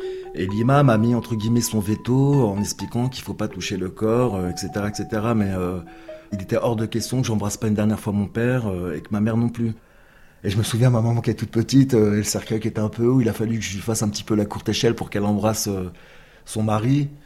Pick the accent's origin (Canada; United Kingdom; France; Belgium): France; Paris, Île-de-France; born there; j'ai 44 ans. Je suis né en France, à Paris, dans le 13e arrondissement.